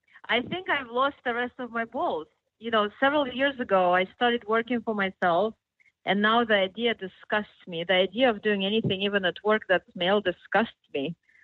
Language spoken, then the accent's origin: English; Russia; English is a second language; I was raised in such an environment where basically, well, not just my family, but my culture. I'm from Russia, and it was a really bad time.